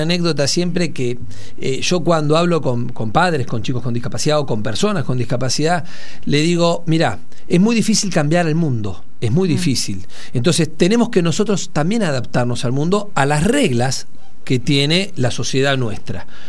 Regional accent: Buenos Aires, Argentina; Yo soy de provincia de Buenos Aires, estábamos mucho jugando a la pelota, a la bicicleta y todo en la calle.

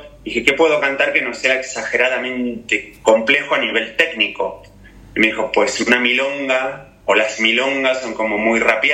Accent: Argentina; que tampoco me vibra como argentino que soy

